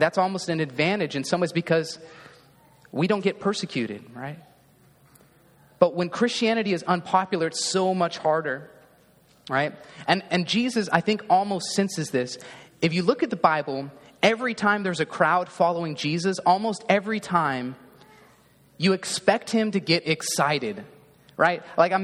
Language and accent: English; Roseville, United States; It was in the church I grew up in Roseville, which isn't too far from here.